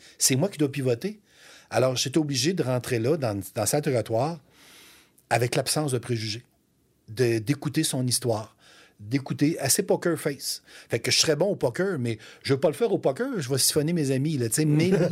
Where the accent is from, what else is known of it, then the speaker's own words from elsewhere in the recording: Canada; on vient chercher un criminel, on le ramène chez nous au Canada